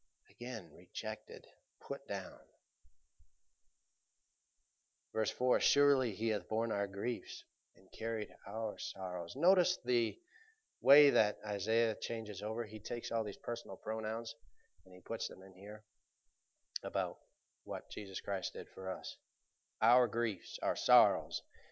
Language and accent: English; United States; You know, as an American, there are several things that have been given to us.